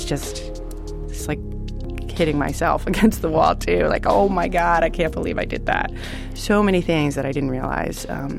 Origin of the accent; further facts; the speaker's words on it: New York, United States; But I'm a New Yorker, and swearing, for example, is like a nervous tic for me.